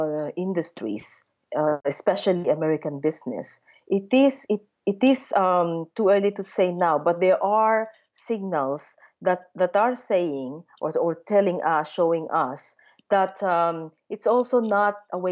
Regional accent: Philippines; I'm from the Philippines originally, and in my country, we have an experience as well of winning some of those cases.

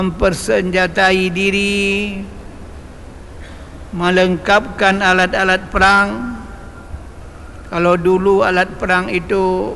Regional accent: Aceh, Indonesia; Sama juga dengan kakek-kakek kita orang Aceh

